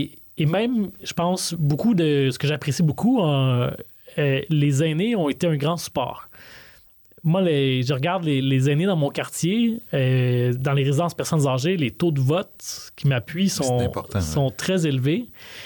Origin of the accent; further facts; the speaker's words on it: Laval, Quebec, Canada; Ben, en fait, moi, j'ai grandi à Vimont-Auteuil.